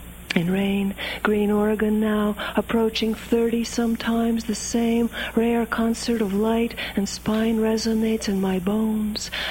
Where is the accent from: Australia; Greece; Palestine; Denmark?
Greece; now in New England, United States; I was born and raised in Greece.